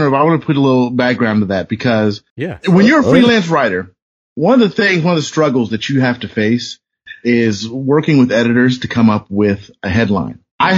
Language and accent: English; Fort Wayne, Indiana, United States; also born or lived in Bloomington; My background is I come from a little town in northeast Indiana called Fort Wayne, and I lived there most of my life between there and Indianapolis and Bloomington, Indiana.